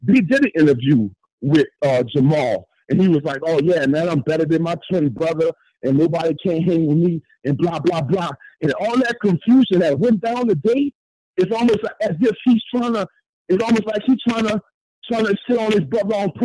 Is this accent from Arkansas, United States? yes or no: no; New Orleans, Louisiana, United States; Yeah, man … you know what I'm saying? I'm from New Orleans, you know?